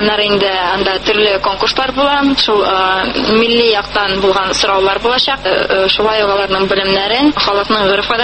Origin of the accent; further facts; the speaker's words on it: Nizhnekamsk, Tatarstan, Russia; moved away; Үзем мин Татарстаннан, Түбән Кама шәһәреннән, шунда туып үстем. Монда инде 4 ел элек килдем укырга.